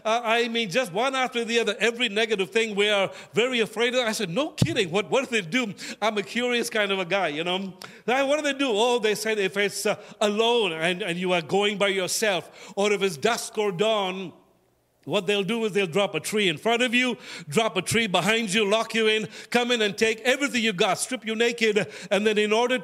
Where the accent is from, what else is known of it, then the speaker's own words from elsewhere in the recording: Kolkata, West Bengal, India; this is my state. I grew up in Bengal. I grew up in the city of Calcutta.